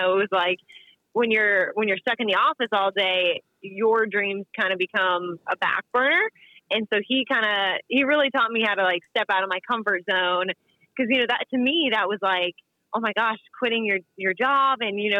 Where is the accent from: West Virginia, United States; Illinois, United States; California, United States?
West Virginia, United States; And so we're both from West Virginia. We lived about 2 hours apart.